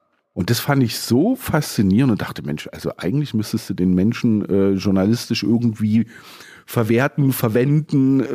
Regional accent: Dresden, Saxony, Germany; Also ich bin in Dresden aufgewachsen

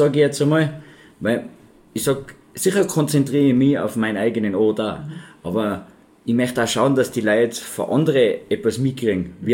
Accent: Hochfilzen, Tyrol, Austria; Ja, wir in Hochfilz haben

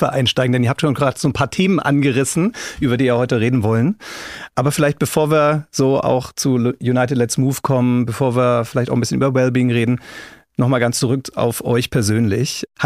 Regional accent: Nuremberg, Bavaria, Germany; now in Frankfurt, Germany; Ich wohne in Frankfurt, bin gebürtiger Nürnberger, lebe aber in Frankfurt mittlerweile mit meiner Familie und das seit 2020.

